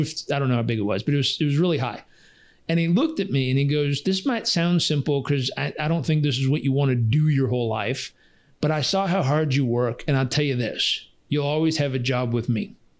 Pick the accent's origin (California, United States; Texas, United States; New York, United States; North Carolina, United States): California, United States; The doctor just pulled my blood because I was stubborn from Southern California.